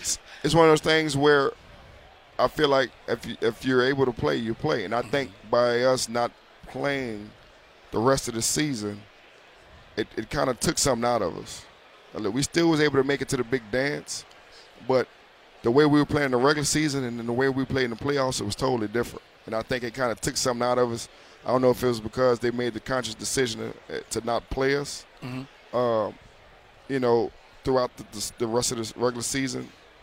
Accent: New Orleans, Louisiana, United States; I'm from New Orleans, right?

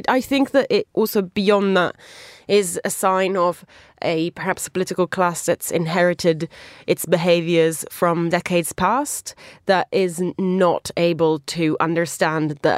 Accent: Italy; English is a second language; now in United Kingdom; I grew up in Berlusconi's Italy.

